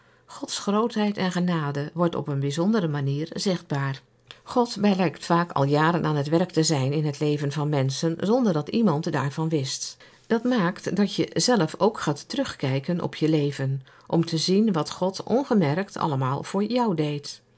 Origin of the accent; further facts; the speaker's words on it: Afghanistan; Dutch is a second language; now in Netherlands; Ik ben dik, ik ben Afghaan, ik spreek alleen een beetje Engels. Ik pas helemaal niet in zo'n Nederlands gezin.